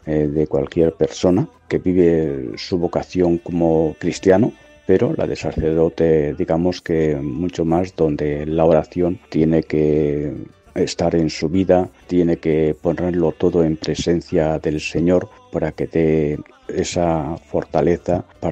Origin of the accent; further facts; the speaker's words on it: Santa Cruz de Mudela, Castilla-La Mancha, Spain; born there; Nací en Santa Cruz de Mudela el 13 de marzo de 1960.